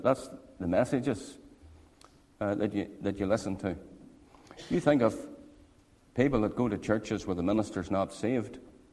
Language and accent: English; Saintfield, Northern Ireland, United Kingdom; I grew up myself in the Presbyterian Church down in Sainfield.